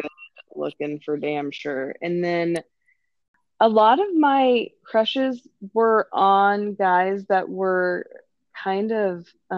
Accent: Canada; I am Canadian

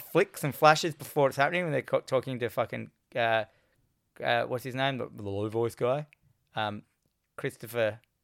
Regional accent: Australia; it was always that thing I was always confused in growing up in Australia.

